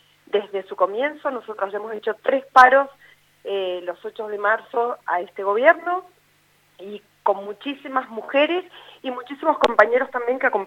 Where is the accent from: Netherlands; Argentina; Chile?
Argentina; Creo que tanto las argentinas como los argentinos somos un pueblo sumamente luchador